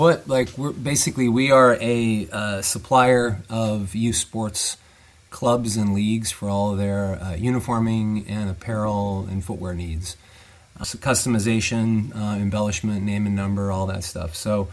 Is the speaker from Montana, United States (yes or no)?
yes; Montana, United States; I grew up in Montana in the 70s and early 80s. There wasn't a lot of lacrosse being played in Montana in the 70s and 80s